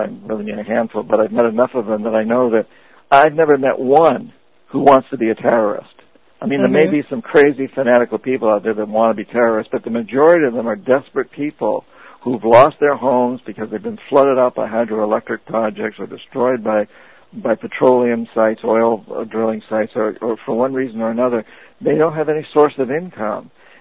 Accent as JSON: {"language": "English", "region": "New England", "country": "United States", "said": "or I'm from New England, so I keep going back to Boston."}